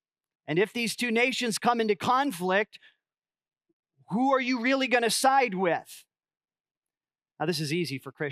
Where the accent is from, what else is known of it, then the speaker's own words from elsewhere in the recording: United States; Part of the, honestly, the joys and the gifts of being an American is that we get to have lots of opinions and opinions about politicians.